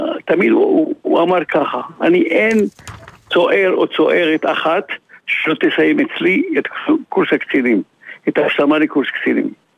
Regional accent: Morocco; moved away as an adult; now in Israel; אני עליתי ממרוקו בגיל 18 בתנועת עוטף

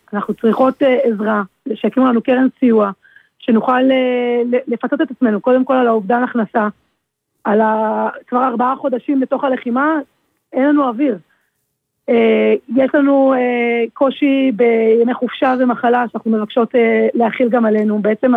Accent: Jerusalem, Jerusalem District, Israel; אנחנו מירושלים.

